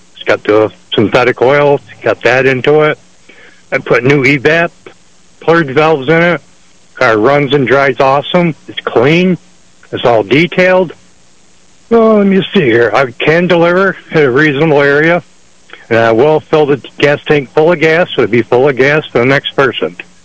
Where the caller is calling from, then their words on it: Warsaw, New York, United States; Jimmy, I'm calling from Warsaw, New York.